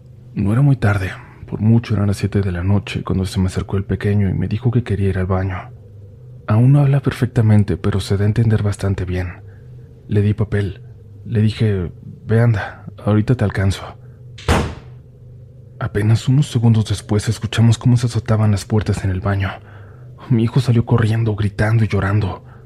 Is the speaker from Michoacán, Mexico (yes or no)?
no; Tijuana, Baja California, Mexico; Mi familia y yo somos de Tijuana, Baja California. Tengo 2 hermanos mayores y una hermana menor. Y cuando yo tenía aproximadamente 7 años, nos mudamos a unos departamentos en la colonia Guerrero.